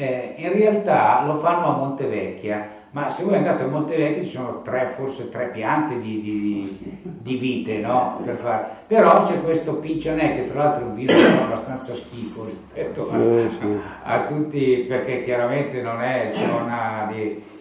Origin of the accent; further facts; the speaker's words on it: Carate Brianza, Lombardy, Italy; born there; Io sono nato a Carate Brianza